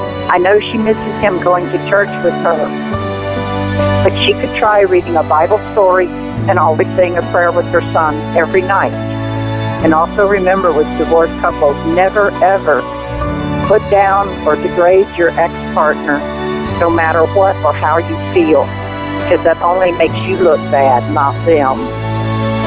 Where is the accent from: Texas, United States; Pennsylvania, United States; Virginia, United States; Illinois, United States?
Texas, United States; I'm from Texas